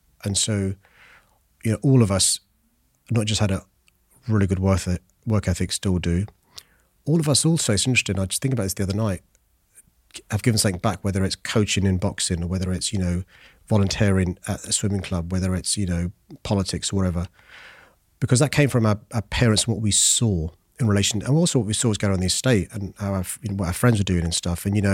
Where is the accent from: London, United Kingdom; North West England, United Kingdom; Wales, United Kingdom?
London, United Kingdom; Tooting; I was born in Tooting in St. George's Hospital. Mm. I first lived a mile up the road in the Henry Prince estate on a council estate.